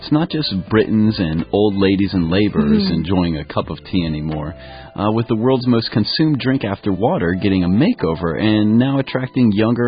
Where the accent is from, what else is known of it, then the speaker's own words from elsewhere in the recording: the South, United States; I'll have to bring you to my hometown in the United States, you know, the southern United States, famous for their sweet iced tea.